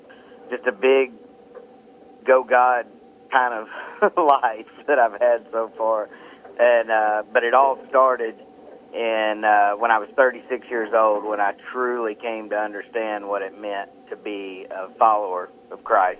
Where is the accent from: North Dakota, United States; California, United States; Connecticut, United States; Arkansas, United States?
Arkansas, United States; Hot Springs; I grew up in Hot Springs, Arkansas